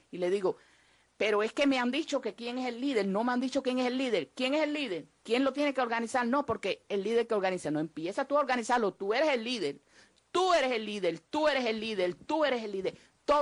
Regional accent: Cuba

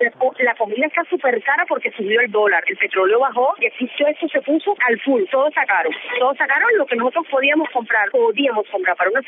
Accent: Nuevitas, Camagüey, Cuba; now in Trinidad and Tobago; de aquí de Trinidad y Tobago, soy de Cuba, provincia de Camagüey, de Nuevita

